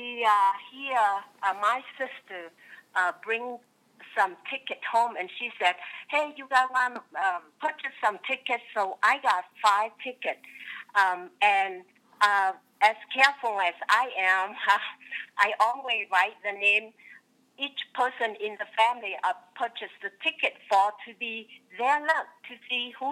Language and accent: English; Hue, Thua Thien Hue, Vietnam; English is a second language; now in United States; I come from Hue City, very traditional Vietnamese culture. And even though I married Ben is American, we keep our Vietnamese traditional.